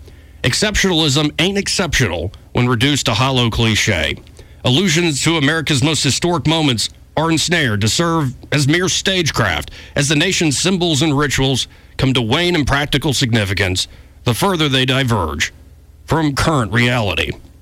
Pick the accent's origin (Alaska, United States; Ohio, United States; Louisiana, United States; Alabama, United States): Alabama, United States; something about seeing Montgomery, Alabama at the top left of the screen had this Auburn grad rooting for my hometown senator like a bammer.